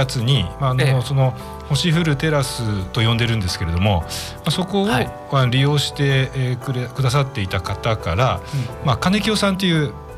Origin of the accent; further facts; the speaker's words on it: Tokyo, Japan; moved away as an adult; now in Higashihiroshima, Japan; 東京出身でして、はい、2012年に東広島になるんですけれども